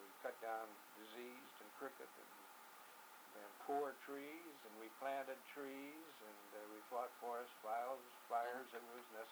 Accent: Elgin, Illinois, United States; born there; Number one is that I was born in 1920 in Elgin, Illinois.

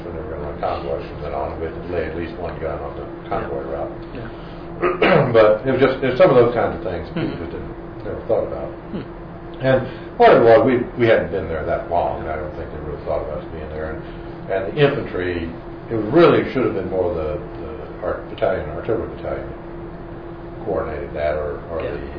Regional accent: Texas, United States; He was from Texas, I was from Texas. I'd gone to A&M.

